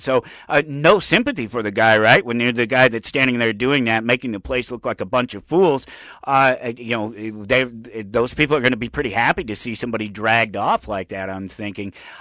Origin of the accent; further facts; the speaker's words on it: Colorado, United States; I grew up in Colorado. He was there. He helped form the party.